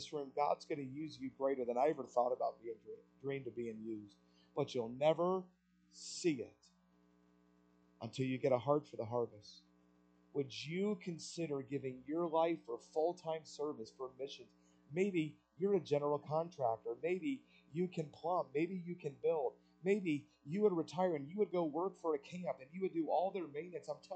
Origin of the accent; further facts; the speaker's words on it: Atlanta, Georgia, United States; In our home church growing up in Atlanta